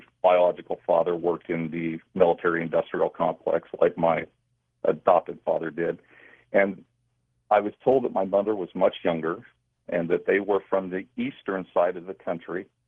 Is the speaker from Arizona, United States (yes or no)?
yes; Tucson, Arizona, United States; born there; I was born in Tucson, Arizona.